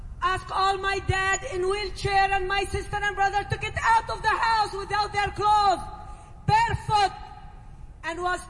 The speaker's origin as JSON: {"language": "English", "town": "Nazareth", "region": "Northern District", "country": "Israel", "said": "I am from Nazareth, 1948. Became immigrant to Jenin, 1948. And now still, we're losing our home in Nazareth."}